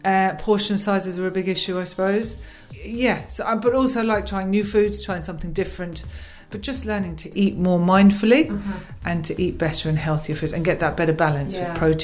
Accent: London, United Kingdom; now in West Cork, Ireland; I'm from West Cork, originally from London but living there now and delighted to be there.

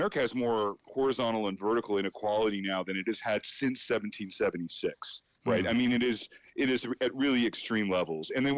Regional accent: Canada; Well, to me, as a Canadian, it was really one of the weirdest things about the whole thing

